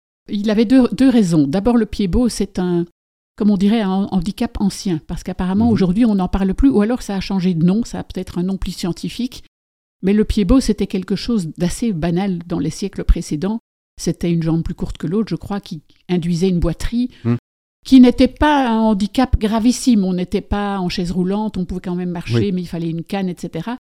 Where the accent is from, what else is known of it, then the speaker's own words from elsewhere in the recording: Belgium; en tant que Belge, ça signifie évidemment que je suis bourguignonne aussi, parce que dans l'histoire, nous avons été bourguignons pendant plusieurs siècles.